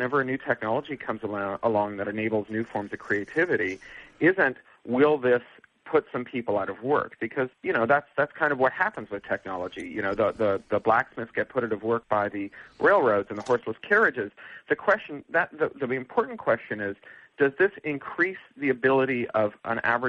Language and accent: English; Toronto, Ontario, Canada; very famous Canadian band from my hometown of Toronto